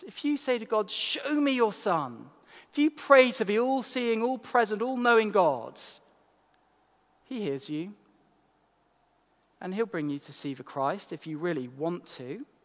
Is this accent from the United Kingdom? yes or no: yes; Yorkshire and the Humber, United Kingdom; also born or lived in London; I was born in London, but I grew up in England's greatest county, Yorkshire.